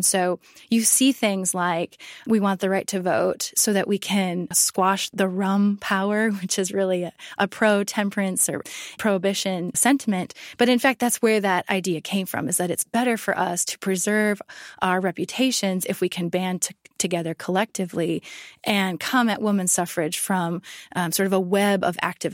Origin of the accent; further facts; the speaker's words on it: Midwest, United States; The reason I chose the Midwest is because I'm from the Midwest.